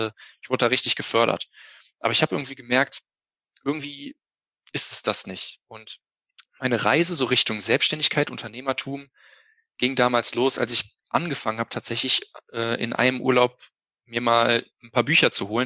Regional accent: Hilden, North Rhine-Westphalia, Germany; Ich komme aus Hilden, das liegt bei Düsseldorf in Deutschland.

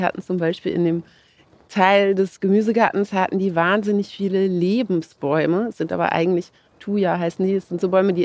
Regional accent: Hamburg, Germany; Also ich bin in Hamburg aufgewachsen und zur Schule gegangen.

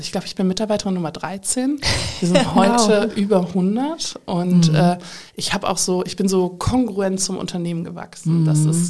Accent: Cologne, North Rhine-Westphalia, Germany; born there; ich als gebürtige Kölnerin meine Heimat zu sehr vermisse.

